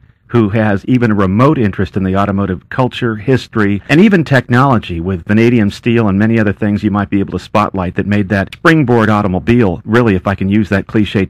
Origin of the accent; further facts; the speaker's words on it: California, United States; As a Californian, I had no idea where the plants were and what have you